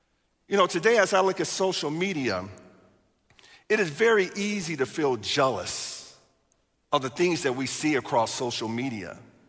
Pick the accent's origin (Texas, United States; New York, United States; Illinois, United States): Illinois, United States; Chicago; I'm from Chicago.